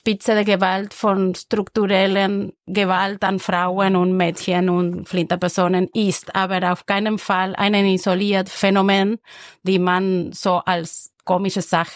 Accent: Argentina; German is a second language; now in Vienna, Austria; Ich komme aus Argentinien ursprünglich und wohne in Wien seit mehr als 20 Jahren schon. Ich bin gekommen wegen klassischen Gesang zum Studieren und bin hier geblieben zum Arbeiten, zum Leben in Wien.

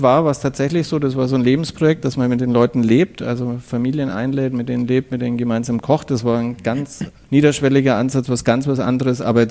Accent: Nuremberg, Bavaria, Germany; 49 Jahre, in Nürnberg geboren, witzigerweise, und nie. Ich wohne mittlerweile 150 Meter neben meinem Geburtsort entfernt. Da sage ich immer, ich habe es nicht weit geschafft, wohne wirklich daneben. Und bin hier groß geworden, habe hier auch studiert

